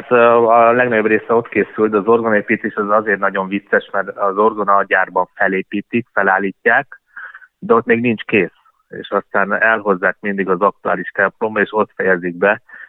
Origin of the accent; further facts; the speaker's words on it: Hungary; tehát mi magyarok vagyunk, és imádjuk a hazánkat, de azért mi Európának a szélén vagyunk